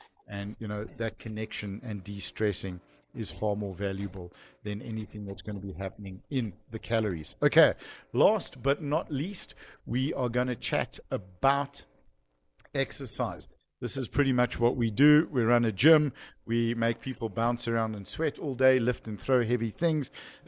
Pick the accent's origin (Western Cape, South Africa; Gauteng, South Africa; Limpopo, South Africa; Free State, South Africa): Western Cape, South Africa; Cape Town; growing up in Cape Town, getting grape season started